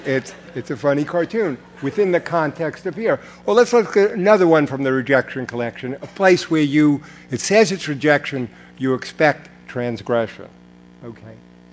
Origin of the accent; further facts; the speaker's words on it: New York, United States; I can talk loud enough. I'm from New York. I don't need a microphone.